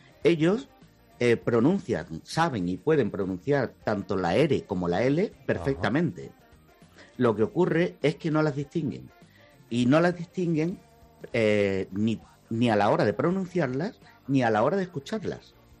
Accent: Seville, Andalusia, Spain; Digo, mira, yo soy de Sevilla y tal, pero yo de flamenco nada.

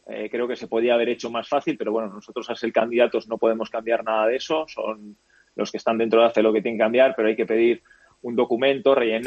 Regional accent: Basque Country, Spain; Yo, como buen vasco, firmo ganar las dos.

